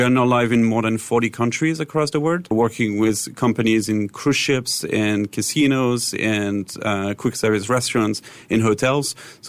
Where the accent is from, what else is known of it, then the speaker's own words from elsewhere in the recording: Switzerland; So my background is I'm originally from Switzerland, where I grew up like in my mom's kitchens, basically.